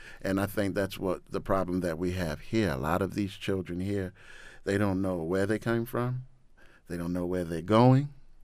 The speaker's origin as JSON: {"language": "English", "town": "Baltimore", "region": "Maryland", "country": "United States", "tie": "born or raised there", "said": "So I worked in Park Heights from like the age of 15 to 21. Growing up in Park Heights, if anyone know anything about Park Heights, especially the 80s, 90s, and up to now"}